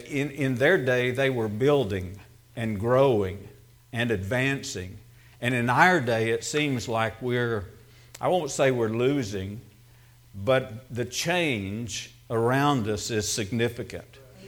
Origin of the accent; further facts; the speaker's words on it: Texas, United States; thank you for recognizing me as being all Texan. I'm going to take it as a compliment